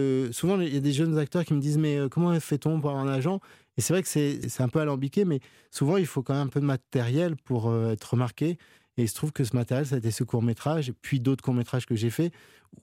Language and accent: French; Noisy-le-Grand, Île-de-France, France; J'ai grandi à Noisy-le-Grand, juste en face d'un cinéma, j'y allais régulièrement